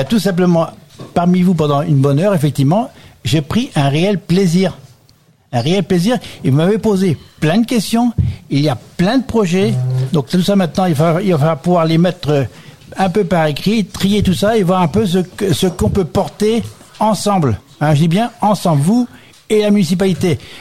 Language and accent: French; Cromières, France; born there; Parce que je suis né à Cromières